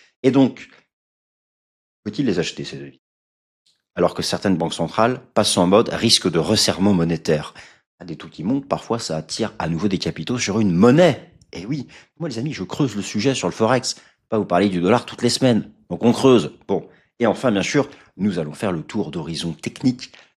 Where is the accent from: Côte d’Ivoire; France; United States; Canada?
United States; Texas; French is a second language; je vous fiche un billet comme on dit chez moi au Texas